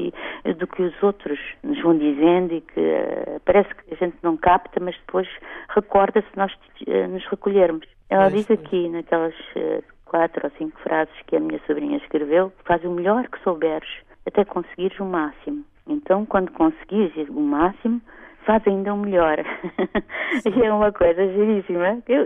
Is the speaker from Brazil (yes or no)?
no; Cape Verde; now in Portugal; eu estou aqui em Portugal, eu vim de Cabo Verde